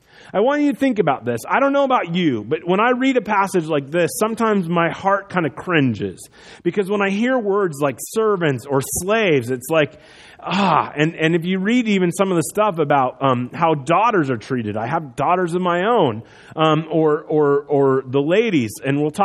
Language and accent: English; United States; And it breaks my heart as an American that that's part of our history.